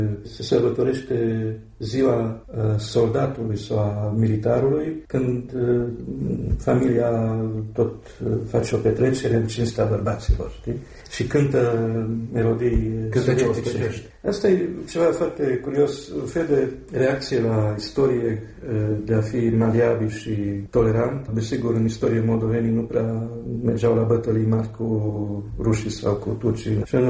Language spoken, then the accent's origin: Romanian; Cluj-Napoca, Cluj County, Romania; Romanian is a second language; Eu sunt clujan, m-am învățat română în Cluj. Eu cred că și tu, cum ești clujan, noi vorbim mai mult limba literară română.